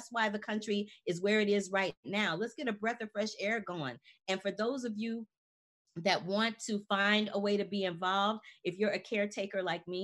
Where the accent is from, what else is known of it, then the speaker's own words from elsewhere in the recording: Missouri, United States; legislators in my home state of Missouri to see how I can get some grassroots, you know, activism and mobilizing for voting in my home state there.